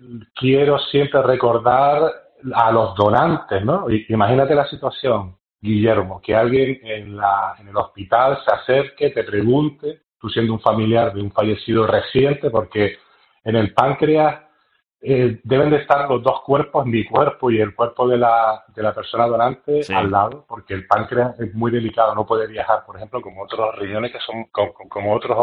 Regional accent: Canary Islands, Spain; yo soy de Gran Canaria

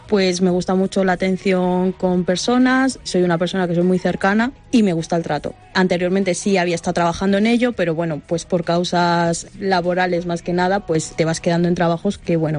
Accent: Guadalajara, Castilla-La Mancha, Spain; soy de aquí de Guadalajara de toda la vida.

